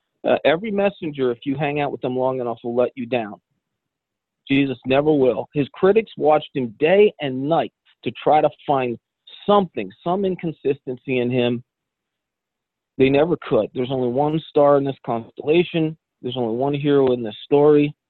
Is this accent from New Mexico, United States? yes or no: no; New Jersey, United States; I grew up in Northern New Jersey, which was, I live in the South now. It's a different culture.